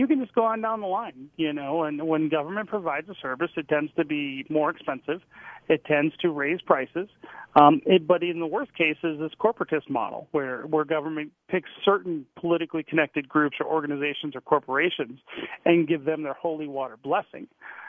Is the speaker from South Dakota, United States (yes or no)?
no; Detroit, Michigan, United States; also born or lived in Denver; now in Salt Lake City, United States; I was born and raised in Detroit. I lived in Denver for 11 years, and I moved back to Utah 4 months ago. So I live in Salt Lake City now.